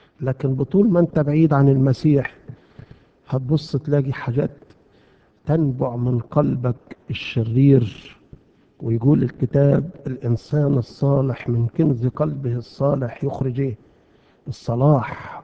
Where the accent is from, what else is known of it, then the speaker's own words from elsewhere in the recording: Egypt; عندنا في مصر، مش عندكم هنا